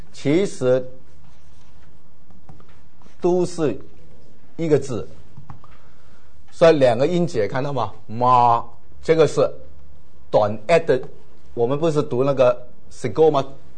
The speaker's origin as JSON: {"language": "Chinese", "country": "China", "said": "我们是中国人啊，东方人"}